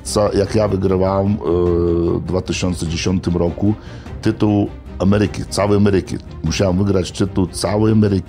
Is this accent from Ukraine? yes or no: no; Lithuania; moved away as an adult; now in United States; się wyrwałem z Litwy. Ja też się urodziłem na wiosce tam gdzieś, ale już miałem zawód, bo naprawiałem samochody u ojca w warsztacie.